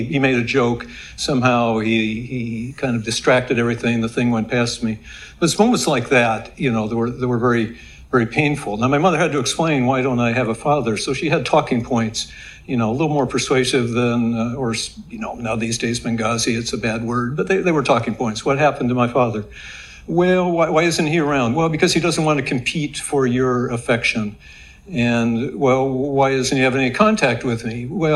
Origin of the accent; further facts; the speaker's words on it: Pittsfield, Massachusetts, United States; born there; I was born in Pittsfield, Massachusetts, the site of a big General Electric plant.